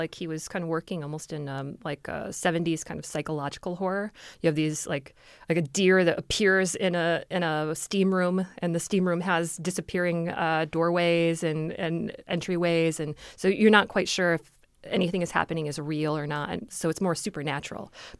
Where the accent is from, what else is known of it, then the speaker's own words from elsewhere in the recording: Midwest, United States; being a Midwesterner myself and, you know, working class.